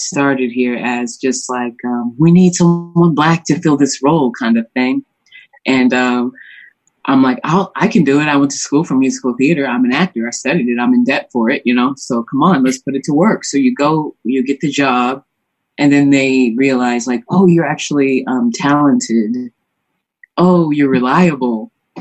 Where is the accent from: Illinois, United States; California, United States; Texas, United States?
Texas, United States; Austin; also born or lived in Round Rock; I'm an Austin native, born and raised in the Austin area, Greater Austin, Round Rock.